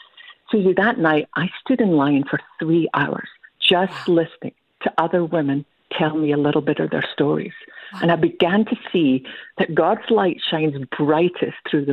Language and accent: English; Scotland, United Kingdom; nope, we're Scottish, we use what we've got.